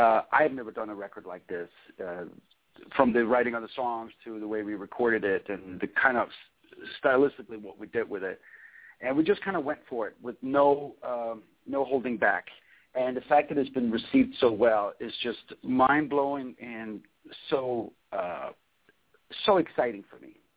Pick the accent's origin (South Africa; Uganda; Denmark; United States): Denmark; Copenhagen, Capital Region of Denmark; growing up in Copenhagen, I can't tell you why exactly, but I was so influenced and inspired by American rhythm and blues music